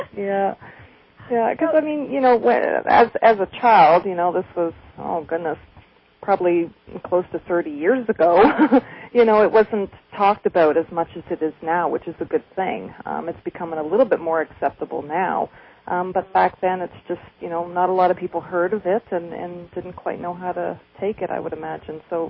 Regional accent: Saskatchewan, Canada; my hometown anyway of Saskatchewan, Canada.

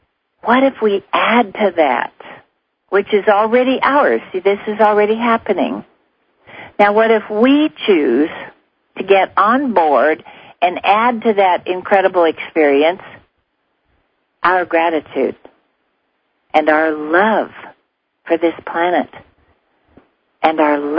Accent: Colorado, United States; also born or lived in Wyoming; And I remember, because I grew up in Colorado and Wyoming with ranchers, and I remember that old saying of, make hay while the sun shines.

